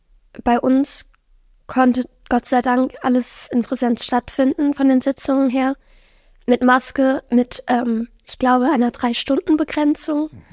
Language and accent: German; Münster, North Rhine-Westphalia, Germany; now in Lübeck, Germany; Ich komme aus Münster ursprünglich. Ich bin jetzt 18 Jahre alt und gerade nach Lübeck gezogen, um da mit meinem Studium anzufangen.